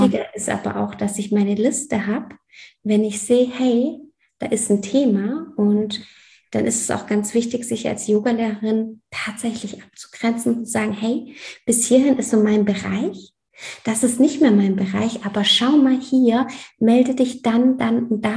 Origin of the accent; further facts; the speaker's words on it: Australia; now in Germany; Bei uns in Australien wurde da so viel Wert drauf gelegt. Und dann bin ich mal hier in eine Yogastunde gegangen und bin erstmal, hatte so einen kleinen Kulturschock tatsächlich